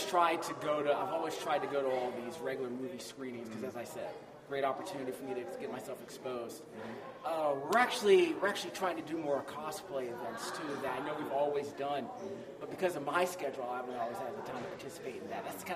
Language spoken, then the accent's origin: English; Maryland, United States; Because I'm actually from Montgomery County. I'm up the street.